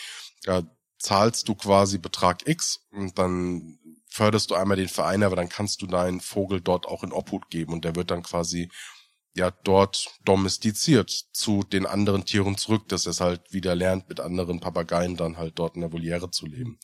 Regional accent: Hesse, Germany; ich komme ja aus dem Rhein-Main-Gebiet

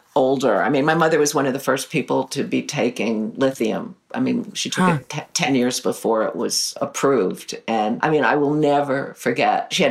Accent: New York City, New York, United States; and I grew up in Greenwich Village. So the kids who went to PS 41 with me was like a real mix

